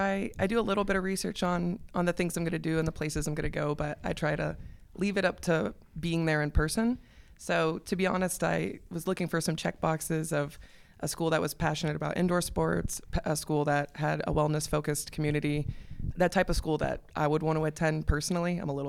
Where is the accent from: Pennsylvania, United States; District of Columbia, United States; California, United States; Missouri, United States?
District of Columbia, United States; Washington; I'm from the Washington, D.C. metro area, so I knew I didn't want to be in traffic.